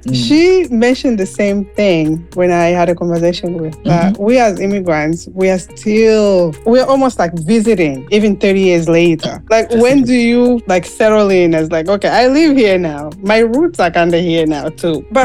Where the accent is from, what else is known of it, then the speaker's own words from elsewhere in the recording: Canada; I'm like, I'm Canadian.